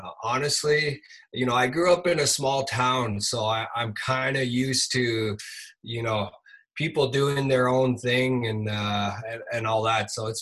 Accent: Nunavut, Canada; But that being said, you know, growing up in Nunavut has kept me grounded, kept me true to my roots

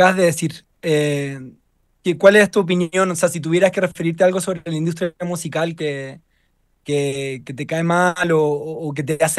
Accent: Chile; vengo de Chile

